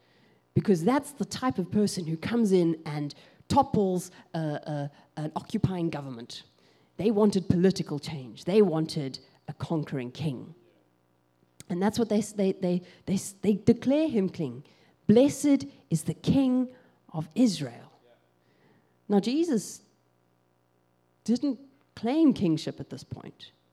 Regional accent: South Africa; and I'm South African.

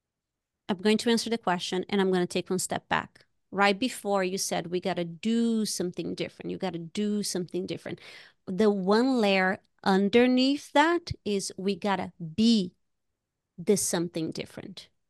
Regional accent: Brazil; I'm from Brazil.

